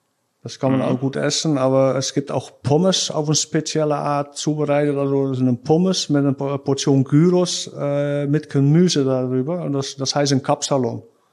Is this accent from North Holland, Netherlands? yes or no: no; Krimpen aan den IJssel, South Holland, Netherlands; German is a second language; also born or lived in Rotterdam; Ja, ich bin in Rotterdam geboren. Ich bin da aufgewachsen, wo ich jetzt wohne, in Krimpen an den IJssel. Das liegt schon 10 Kilometer von Rotterdam. Ich habe aber auch die ersten 9 Jahre mit meiner Frau zusammen mitten in Rotterdam gewohnt.